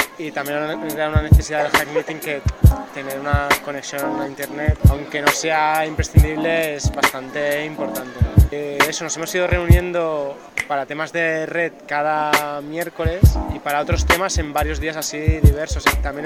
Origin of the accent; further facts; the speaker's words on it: Vilanova i la Geltrú, Catalonia, Spain; born there; Yo nací en Villanueva del Sutru.